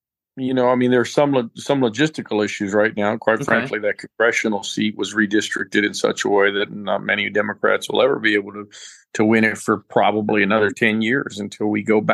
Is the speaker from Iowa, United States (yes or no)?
no; San Antonio, Texas, United States; Well, you know, born and raised in San Antonio, Texas. And, you know, my whole life, I'm the son of immigrants. My parents are from northern Mexico.